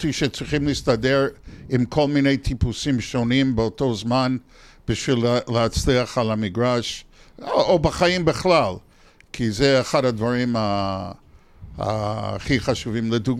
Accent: New York, United States; now in Israel; ואני גדלתי בניו יורק

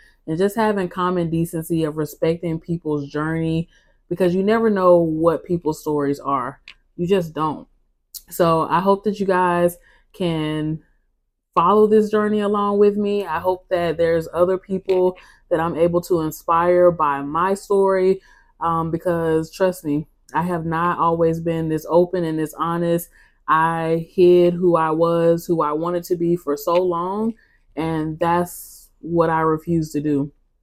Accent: Atlanta, Georgia, United States; For y'all that don't know me … I am 29. I am from Atlanta.

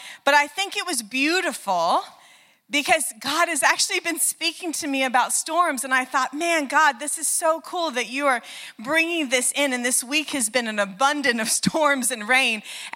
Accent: Oklahoma, United States; I grew up in Oklahoma. You can just imagine, we have the largest tornado that's ever hit the country was in Oklahoma

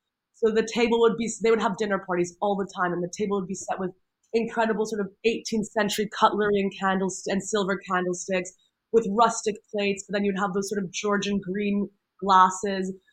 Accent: New York, United States; when we were growing up in New York with my parents

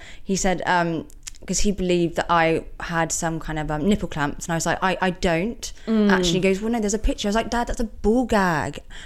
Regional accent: England, United Kingdom; And as a British couple as well, it went down really, really well.

